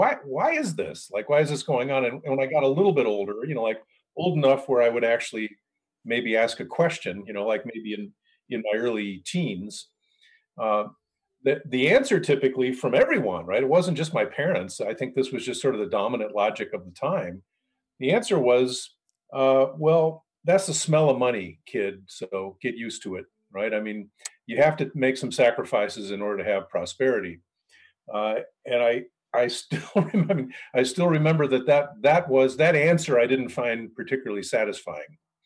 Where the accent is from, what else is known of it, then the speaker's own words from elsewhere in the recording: Rochester, New York, United States; I was at the University of Rochester as an undergrad, right? So my hometown, right?